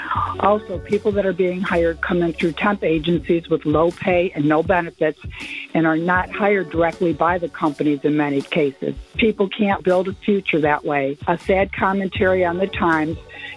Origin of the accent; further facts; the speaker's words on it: Detroit, Michigan, United States; calling from Fort Lauderdale. I grew up and lived in the Detroit area most of my life.